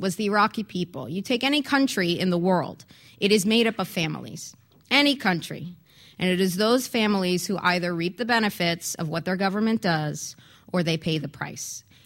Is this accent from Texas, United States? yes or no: no; New York, United States; born there; I was born in New York. My sister was born in D.C.